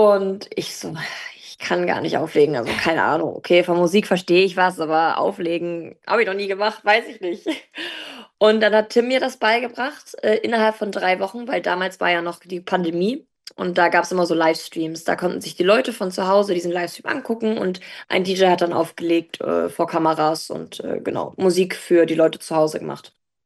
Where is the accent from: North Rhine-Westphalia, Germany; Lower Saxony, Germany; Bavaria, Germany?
Lower Saxony, Germany; Stade; Also ich komme aus Stade